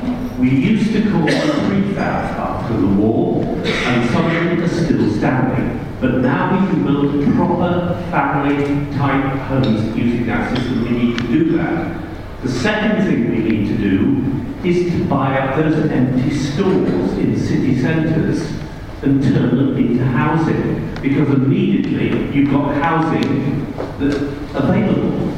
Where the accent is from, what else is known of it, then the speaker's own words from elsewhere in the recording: Harrogate, Yorkshire and the Humber, United Kingdom; born there; And living in Yorkshire, I actually lived in what was called, and is called, the Golden Triangle. I was born in Harrogate, I lived near York